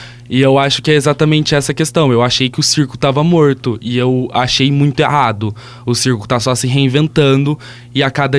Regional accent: Barretos, São Paulo, Brazil; now in São Paulo, Brazil; Sim, eu sou do interior, eu vim pra São Paulo por causa da faculdade Casper Libero, eu sou de Barretos

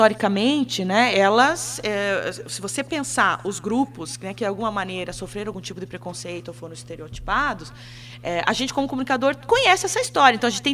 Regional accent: Santa Catarina, Brazil; also born or lived in Rio Grande do Sul; Sou catarinense.

